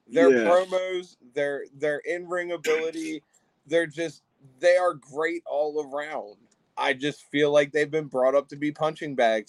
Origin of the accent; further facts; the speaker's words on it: Hagerstown, Maryland, United States; Nothing screams I'm from Hagerstown, Maryland more than showing up to somebody's house.